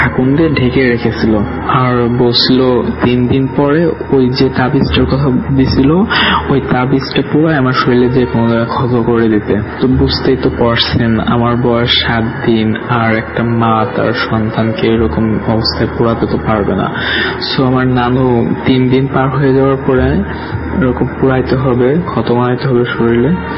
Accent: Faridpur, Dhaka Division, Bangladesh; born there; আমার জন্ম হয় ফরিদপুরে কোন এক গ্রামে, আমার নানু বাড়িতে।

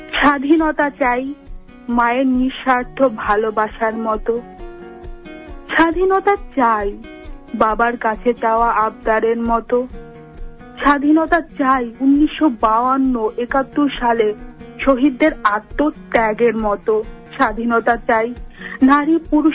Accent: Keraniganj, Dhaka Division, Bangladesh; কেরানীগঞ্জে আমি বড় হয়েছি

